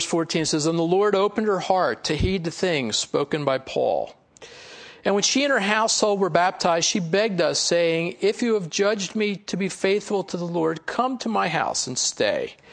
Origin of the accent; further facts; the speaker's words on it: Pennsylvania, United States; well, you know, Chris is from Jersey and I'm from Pennsylvania.